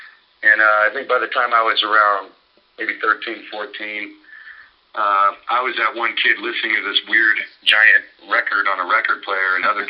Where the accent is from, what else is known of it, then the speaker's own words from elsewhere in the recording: United States; growing up in the United States, when people say they like reggae, the first thing that comes out afterwards is